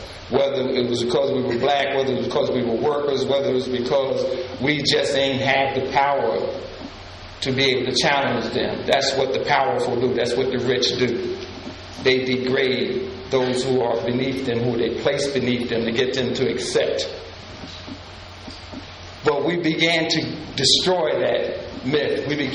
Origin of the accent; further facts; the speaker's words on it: Plainfield, New Jersey, United States; My hometown, Plainfield, New Jersey, was like 45,000 people, just very racially divided.